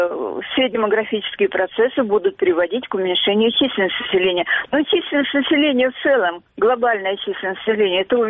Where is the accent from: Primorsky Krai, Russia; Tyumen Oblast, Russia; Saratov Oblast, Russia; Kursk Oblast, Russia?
Primorsky Krai, Russia; Russky Island; born there; я родилась в России, кстати, на военно-морской базе тоже, на острове Русский, в военно-морском госпитале, где мой отец был начальником хирургии.